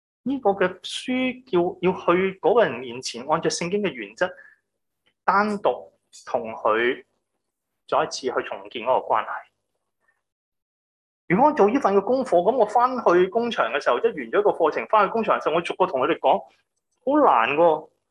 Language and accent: Cantonese; Hong Kong; 我哋香港人学嘅英文咧系好办公室嗰啲好荒谬嘅英文嚟。